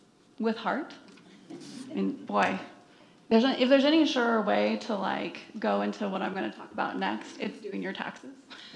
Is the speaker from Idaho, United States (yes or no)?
yes; Lewiston, Idaho, United States; born there; I was born in Lewiston, Idaho.